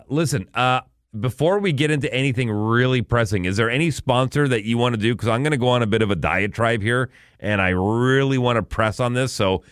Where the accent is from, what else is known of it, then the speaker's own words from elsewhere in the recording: Alberta, Canada; growing up in Northern Alberta, was an Oiler fan growing up